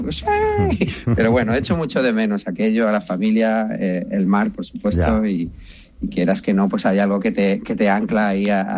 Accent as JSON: {"language": "Spanish", "town": "Alicante", "region": "Valencian Community", "country": "Spain", "tie": "born there", "moved": "yes", "said": "Sí. Bueno, soy nacido en Alicante, todas las familias de Elche y está por ahí."}